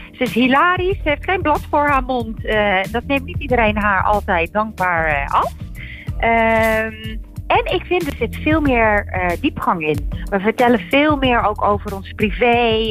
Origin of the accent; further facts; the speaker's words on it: Enschede, Overijssel, Netherlands; born there; ik ben ook geboren in Enschede.